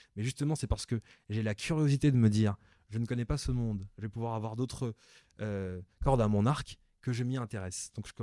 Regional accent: Cameroon; Oh, quand j'étais au Cameroun, j'ai des souvenirs très heureux de mon enfance au Cameroun parce que je me sentais à la maison.

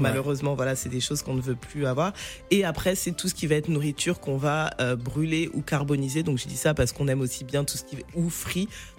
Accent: Cameroon; les légumes du village comme on dit chez nous au Cameroun

